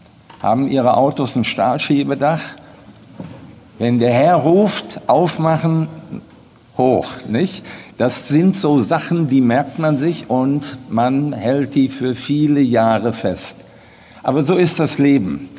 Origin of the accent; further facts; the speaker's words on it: Recklinghausen, North Rhine-Westphalia, Germany; Ich bin gebürtiger Recklinghäuser und freue mich heute hier zu sein.